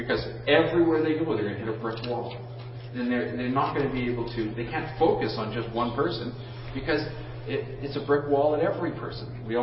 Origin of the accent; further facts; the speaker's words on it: Canada; Now, I'm a Canadian, so I don't understand all the ins and outs of being an American